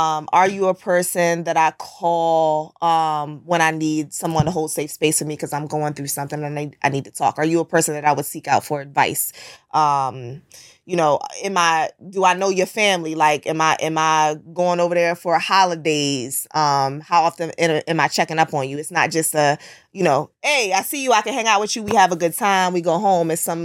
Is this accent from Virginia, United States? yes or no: no; Annapolis, Maryland, United States; So, okay, I was born in Annapolis. I lived in Annapolis for 9 years of my life.